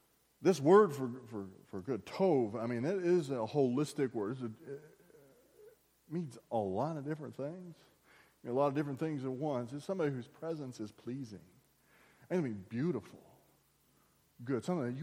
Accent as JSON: {"language": "English", "town": "San Antonio", "region": "Texas", "country": "United States", "said": "I'm from San Antonio area, you know, and big thing growing up, droughts."}